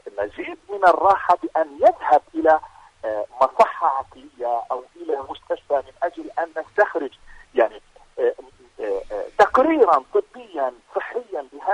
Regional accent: Palestine; وبالتالي علينا كفلسطينيين أن نلاحق يعني هؤلاء القتلة أمام المحاكم الوطنية الذين يحملون جنسية البلد

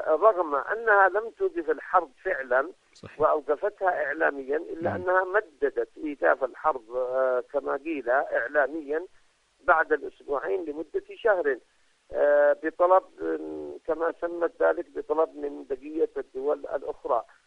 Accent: Yemen; بأن نخرج نحن كيمنيين من المحافظات الجنوبية

